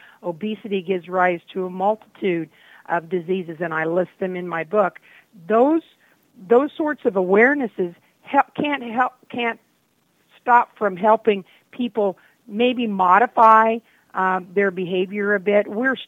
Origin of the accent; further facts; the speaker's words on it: Hanover, Kansas, United States; My hometown in Hanover, Kansas, has one of the only year-round farmers markets in the state.